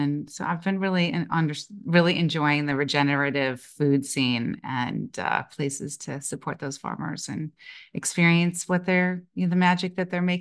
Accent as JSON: {"language": "English", "town": "Chicago", "region": "Illinois", "country": "United States", "tie": "born or raised there", "also_born_or_lived": "Colorado", "lives_now": "New York City, United States", "said": "I was born in Chicago proper, but like a lot of people, my parents felt like we needed more room. So we moved to the suburbs, and I have such a warm place in my heart for Chicago."}